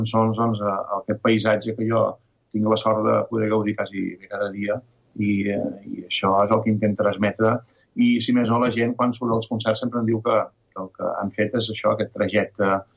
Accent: Ciutadella, Balearic Islands, Spain; jo som menorquí, som de Ciutadella, visc a una illa, o sigui, vaig néixer a una illa, vaig marxar d'una illa amb … per buscar-nos la vida com a músics, però al cap de 11 anys vaig tornar cap a l'illa.

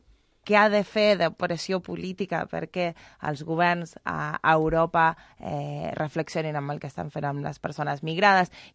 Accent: Argentina; Jo vinc d'Argentina, ho dèieu abans

